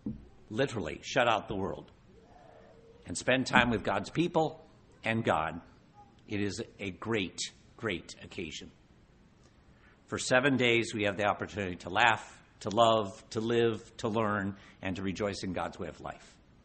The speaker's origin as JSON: {"language": "English", "region": "New York", "country": "United States", "said": "I came from New York, and I talk fast."}